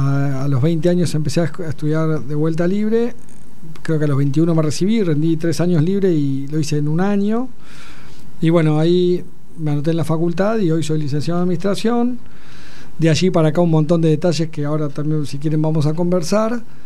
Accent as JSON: {"language": "Spanish", "town": "Ciudad Evita", "region": "Buenos Aires Province", "country": "Argentina", "tie": "born or raised there", "said": "Bueno, nací en Ciudad Evita, un barrio del partido de La Matanza, donde fui inmensamente feliz"}